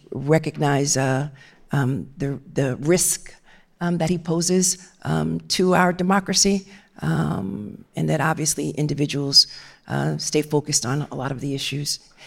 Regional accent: New York City, New York, United States; I'm from Brooklyn.

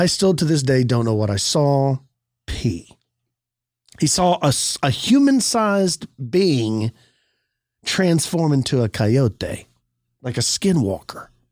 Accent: Florida, United States; We're from Florida, so it's just unfamiliar to us.

